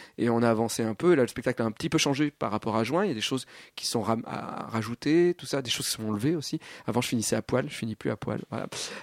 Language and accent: French; Auvergne-Rhône-Alpes, France; moved away as an adult; now in Paris, France; le spectacle explique ce qui a fait que je suis parti de l'Ardèche pour essayer d'aller gagner ma vie en faisant rire les gens à la capitale